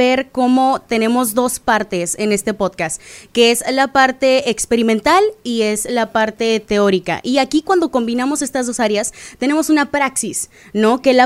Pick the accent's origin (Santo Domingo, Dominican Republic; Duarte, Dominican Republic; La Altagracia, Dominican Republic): La Altagracia, Dominican Republic; Punta Cana; tengo más de 10 años en República Dominicana. Yo crecí en Punta Cana, me mudé pequeña, tenía 10 años.